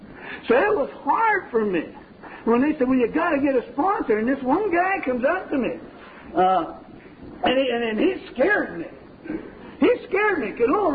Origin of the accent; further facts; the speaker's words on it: Meadville, Pennsylvania, United States; I'm from Meadville. And I don't know if you're ever up in Meadville, three of us are from Meadville.